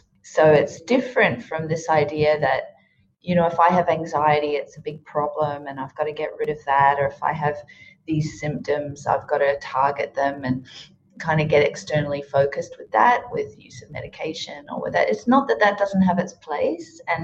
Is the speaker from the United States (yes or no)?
no; Australia; So I'm a psychologist from Australia